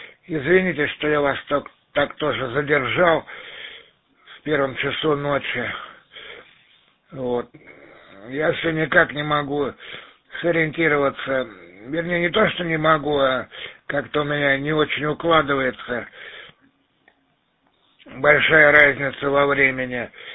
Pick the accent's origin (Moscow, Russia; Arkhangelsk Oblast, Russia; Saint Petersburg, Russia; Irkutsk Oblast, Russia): Saint Petersburg, Russia; я родом сам из Петербурга, то бишь Ленинграда.